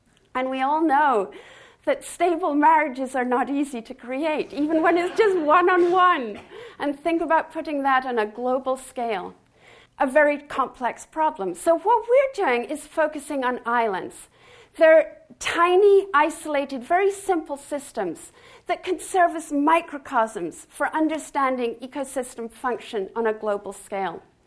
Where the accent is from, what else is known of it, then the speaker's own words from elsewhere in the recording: Scotland, United Kingdom; I grew up with gorse in Scotland. The moorlands of Scotland, it looked beautiful